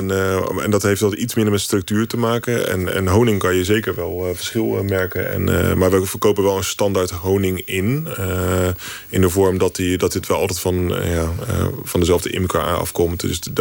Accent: Westland, South Holland, Netherlands; Ik kom uit Westland. En in het Westland heb je een aantal imkers.

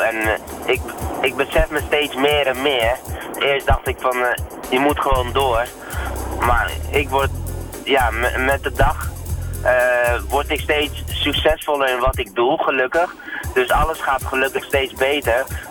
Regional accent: Somalia; Waar ik vandaan kom, dat is Somalië.

